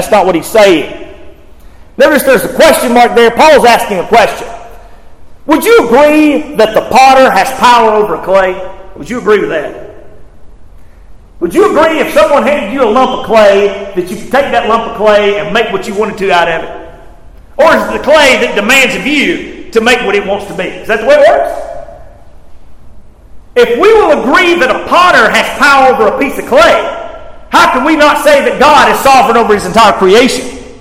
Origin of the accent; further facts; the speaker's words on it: Georgia, United States; I mean, I was raised in Northeast Georgia.